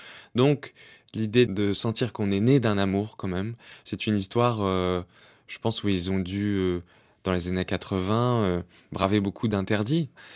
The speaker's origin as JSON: {"language": "French", "town": "Brest", "region": "Brittany", "country": "France", "said": "quand je disais « je suis de Brest », on me disait « non, tu es vraiment d'où ?» La réponse qu'on attendait, c'est d'Indonésie."}